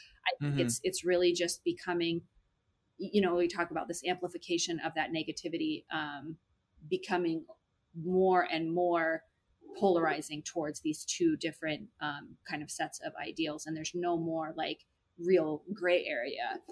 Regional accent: West Coast, United States; I'm from the West Coast. Like I'm very different than most of the people here.

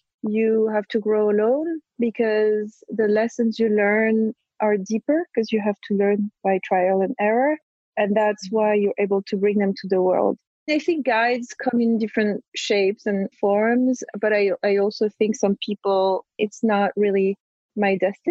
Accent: Corsica, France; English is a second language; And also, I come from Corsica, and it's a very Italian culture where people want to look beautiful.

